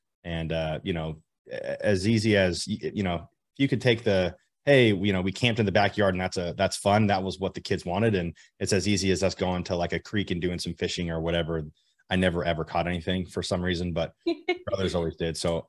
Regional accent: Las Vegas, Nevada, United States; I grew up in Las Vegas. I'm 30 years old today in 2022. I grew up in Las Vegas, you know, humble family, humble upbringing.

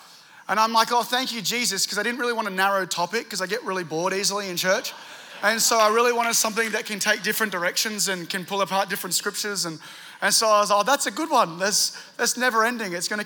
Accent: Sydney, New South Wales, Australia; now in United States; I was born and raised in Sydney.

